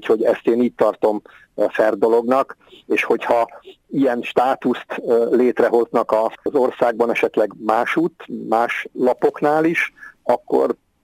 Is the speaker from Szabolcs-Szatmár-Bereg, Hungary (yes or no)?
no; Veresegyház, Pest, Hungary; also born or lived in Budapest; Nem itt születtem, de ide születtem, tehát Budapesten születtem, de a életem, nem tudom, negyedik, ötödik napjától kezdve, hogy édesanyám hazahozott a családi házba. Én Veresegyházon élek folyamatosan